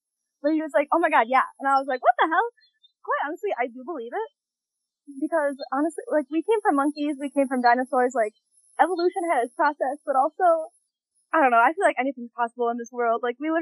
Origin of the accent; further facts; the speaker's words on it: Chicago, Illinois, United States; I am originally from Chicago, but I obviously went to college with Kelsey in Vegas. And then once I graduated, I moved back to Chicago